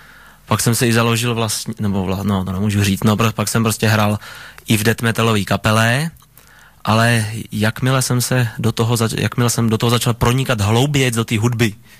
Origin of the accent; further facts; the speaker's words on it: Nymburk, Central Bohemian Region, Czechia; Já můžu o tom Nymburku říct akorát to, že to je moje rodné město, já ho mám strašně rád